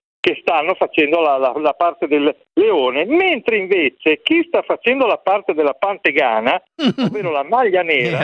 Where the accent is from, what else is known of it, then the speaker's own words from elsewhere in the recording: Emilia-Romagna, Italy; accent: Ferrarese; con la mia Z ferrarese